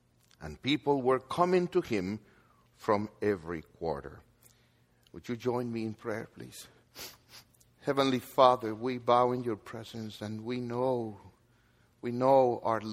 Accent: Dominican Republic; I am from the Dominican Republic

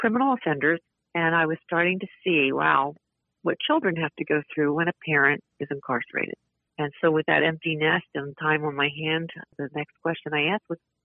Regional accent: Wilmington, Delaware, United States; I grew up in the city of Wilmington, Delaware.

